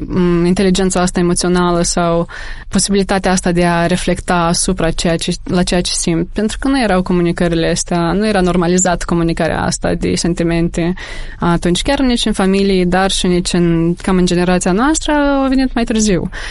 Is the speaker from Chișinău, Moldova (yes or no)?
yes; Chișinău, Moldova; Am crescut în Chișinău, la Buiucani, cum se cuvine.